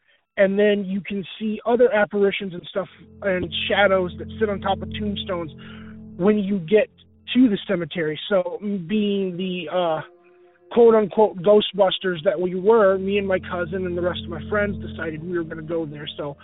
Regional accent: Rockford, Illinois, United States; Hi, Derek. … I'm from Rockford, Illinois.

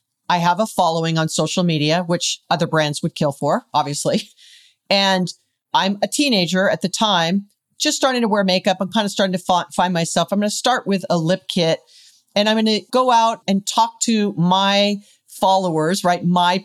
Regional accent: Hawaii, United States; And I was born and raised in Hawaii, and that was our only retail store.

